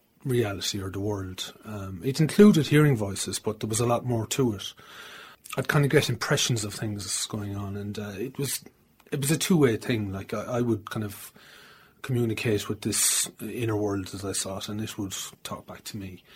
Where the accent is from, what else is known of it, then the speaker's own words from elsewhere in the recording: Limerick, Munster, Ireland; also born or lived in London; I grew up in Limerick in the 70s. I went to college in Dublin in the 80s, and I got my degree. I went over to London in the late 80s. I was there for about 8 years until about 96 when I came back to Limerick, and I've been back in Limerick since.